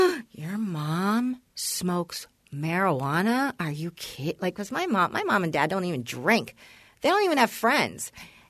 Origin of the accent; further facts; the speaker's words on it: Canoga Park, California, United States; there was a guy that flashed me in the house I grew up in Canoga Park.